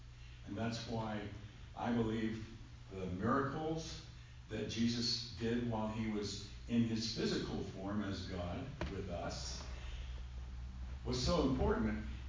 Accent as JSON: {"language": "English", "region": "Alabama", "country": "United States", "tie": "born or raised there", "said": "See, I grew up in Alabama."}